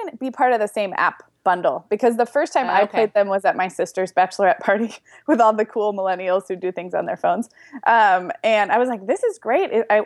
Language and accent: English; Santa Barbara, California, United States; we drove up to Santa Barbara, which is where I grew up, where my parents have just finished the house that they built.